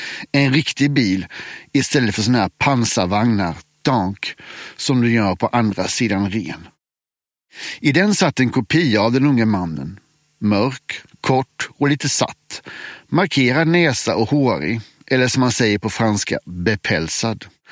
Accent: Blekinge, Sweden; Jag var en tonåring från Blekinge och hade visserligen varit på semester utomlands några gånger

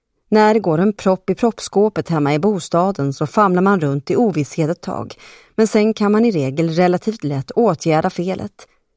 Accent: Gothenburg, Västra Götaland County, Sweden; När jag växte upp i Göteborg spelade vi en hel del brännboll.

